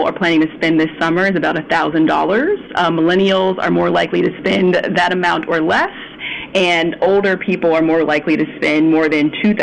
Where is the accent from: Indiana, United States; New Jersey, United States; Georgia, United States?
Georgia, United States; now in New York City, United States; I'm from Georgia, and it's definitely cheaper to live down there.